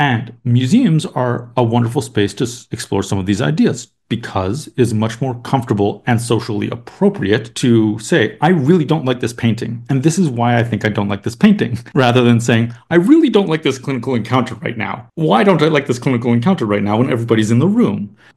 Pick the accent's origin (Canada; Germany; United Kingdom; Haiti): Canada; now in United States; So as you mentioned, I'm from Canada originally, although I quickly came down to the United States.